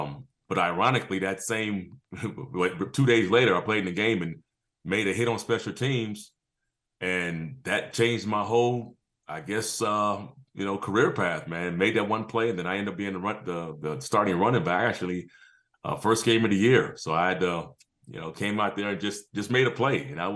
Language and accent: English; San Diego, California, United States; You know, I'm from San Diego, and end up going to Georgia.